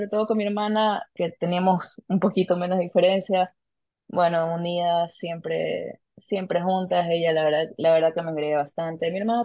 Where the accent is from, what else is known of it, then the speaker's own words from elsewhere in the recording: Guayaquil, Guayas, Ecuador; Yo soy de Guayaquil, Ecuador. Es una ciudad. Vivo en las afueras, en un lugar que se llama San Borondón, y es una ciudad, pero parece pueblo porque todo el mundo se conoce.